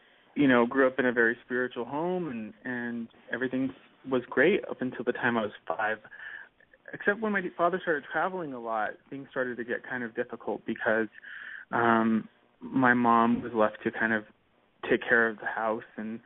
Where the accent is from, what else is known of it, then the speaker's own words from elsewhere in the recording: Socorro, New Mexico, United States; I was raised in Socorro, New Mexico. And as you stated, my dad is a minister.